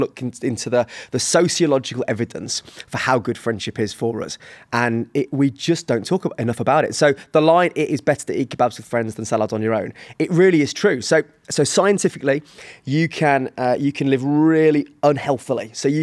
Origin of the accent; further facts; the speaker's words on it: Sheffield, Yorkshire and the Humber, United Kingdom; born there; now in Birmingham, United Kingdom; Well, I was born in Sheffield.